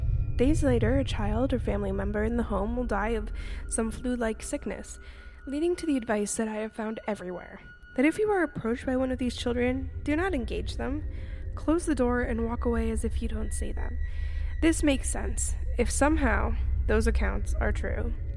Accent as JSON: {"language": "English", "country": "Canada", "said": "I am 24 years old and I am from Canada"}